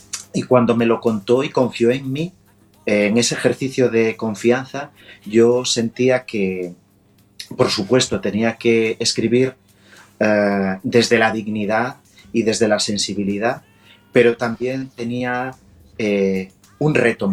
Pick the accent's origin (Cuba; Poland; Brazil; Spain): Spain; Galicia; first language Galician; Spanish is a second language; El gallego para mí es mi lengua natal